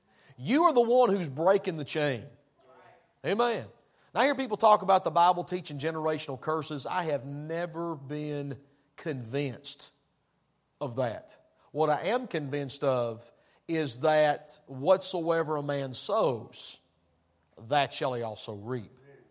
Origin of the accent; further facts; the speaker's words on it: Tennessee, United States; I mean, I'm from Tennessee. If we think down there, I know y'all think up here.